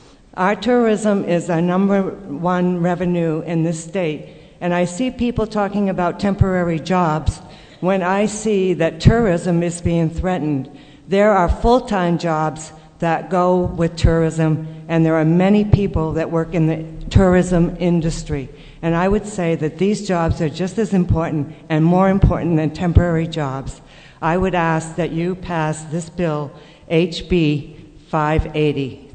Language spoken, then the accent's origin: English; Plymouth, New Hampshire, United States; from Plymouth, New Hampshire, and I'm very concerned about our state of New Hampshire